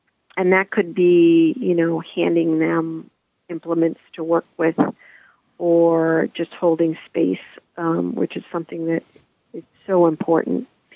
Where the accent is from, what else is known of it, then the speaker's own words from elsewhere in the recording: Braintree, Massachusetts, United States; I grew up in Braintree, Massachusetts, but that doesn't mean there's not wisdom keepers there that have tread that earth.